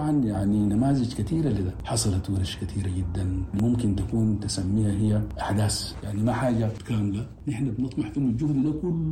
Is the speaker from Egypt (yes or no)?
no; Sudan; نحن كسودانيين